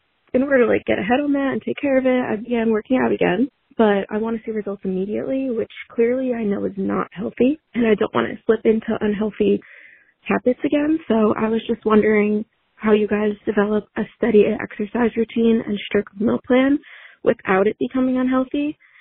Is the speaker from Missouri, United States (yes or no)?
no; Matawan, New Jersey, United States; I'm from Madawan, New Jersey.